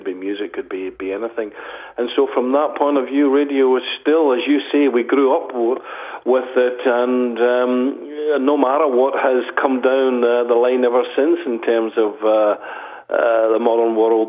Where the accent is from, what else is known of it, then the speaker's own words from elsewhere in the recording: Scotland, United Kingdom; So pretty much, like most kids in the UK, my generation